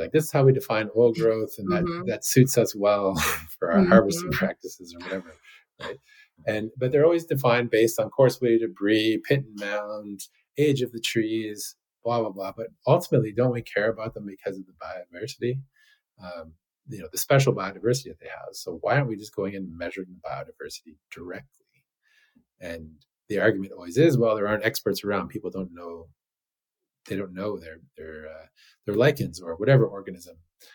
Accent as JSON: {"language": "English", "region": "Ontario", "country": "Canada", "tie": "born or raised there", "said": "But I grew up in Ontario, and that's where I still live."}